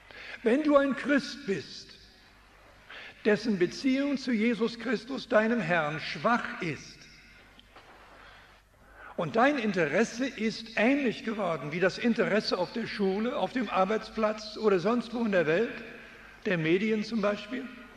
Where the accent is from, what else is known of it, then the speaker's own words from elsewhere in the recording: Switzerland; accent: Swiss German; now in Canada; Ich komme aus der Schweiz, heute aus Kanada, aber ich spreche immer noch manchmal Schweizerisch. Dort sagt man parkiert.